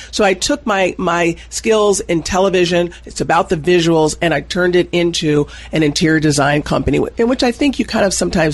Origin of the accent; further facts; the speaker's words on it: Washington metropolitan area, United States; Well, I was raised in what's now called the DMV, essentially Baltimore, Washington, D.C., and that's where I was raised for elementary and middle school.